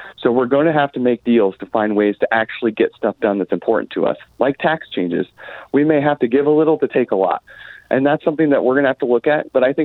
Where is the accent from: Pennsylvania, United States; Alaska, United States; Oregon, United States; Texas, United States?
Oregon, United States; Portland; Even though I'm from Portland, I'm still everywhere meeting all of these people.